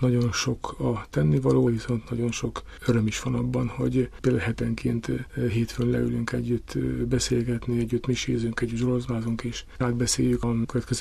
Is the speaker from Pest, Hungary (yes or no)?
no; Székesfehérvár, Fejér, Hungary; állandó diákonos. Székesfehérvárról jöttem